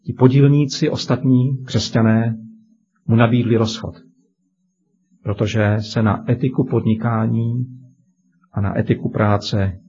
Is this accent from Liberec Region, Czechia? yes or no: no; Moravian-Silesian Region, Czechia; Pocházím z Těšínska, to víte